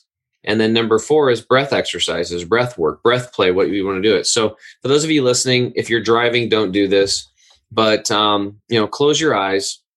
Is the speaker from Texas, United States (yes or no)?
no; Oregon, United States; Now, I grew up over in Eastern Oregon, hunting, fishing, redneck, making fun of vegetarians, doing all that stuff, tree cutters, you know, and all that.